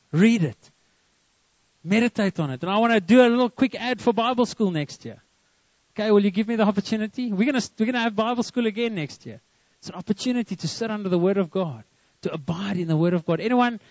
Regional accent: Karoo, South Africa; So I know I come from the Karoo, and you can't get the bush out of me.

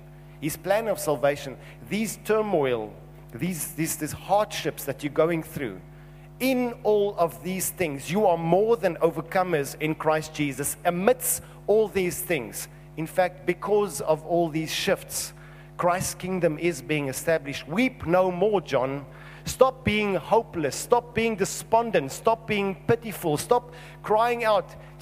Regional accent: South Africa; And we as South African can say, amen, God.

